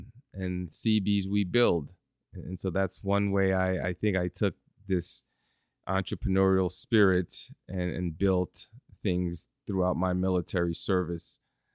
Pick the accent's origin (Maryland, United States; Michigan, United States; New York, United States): New York, United States; Bronx; I love playing basketball. And so growing up in the Bronx, I played a lot of basketball, and basketball took me around the country.